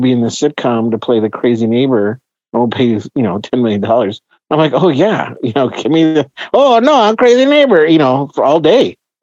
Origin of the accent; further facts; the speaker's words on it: Denver, Colorado, United States; No, I'm from Denver.